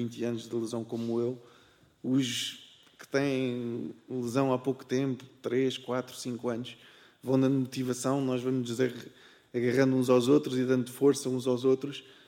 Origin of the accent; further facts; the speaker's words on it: Portugal; eu envergonho-me enquanto cidadão e enquanto português.